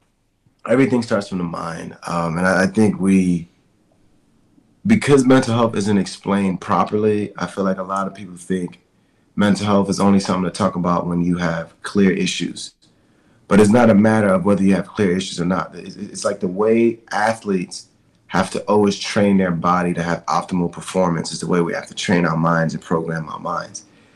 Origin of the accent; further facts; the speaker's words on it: Brooklyn, New York, United States; By default, I mean, I'm from New York, so I feel like I got to represent New York Knicks and you know, Brooklyn Nets, and I was born in Brooklyn.